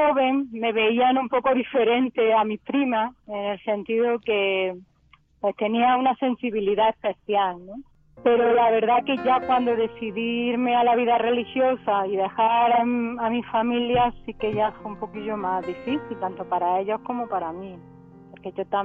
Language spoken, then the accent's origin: Spanish; Granada, Andalusia, Spain; moved away as an adult; now in Madrid, Spain; Yo soy de Granada y he estado siempre en Granada, y ahora desde hace pues ya 5 años casi me trasladaron aquí a Madrid.